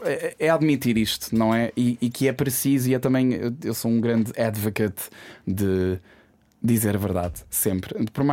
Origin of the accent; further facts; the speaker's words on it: Portugal; also born or lived in São Paulo, Brazil; Eu já estou cá desde os 4 anos de idade.